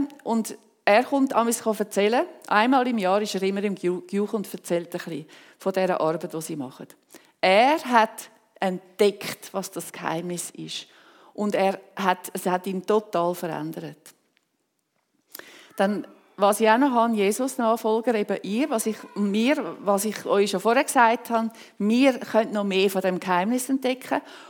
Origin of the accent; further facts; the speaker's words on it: Switzerland; Und Gott hat für diese Menschen einen Auftrag bei uns in der Schweiz.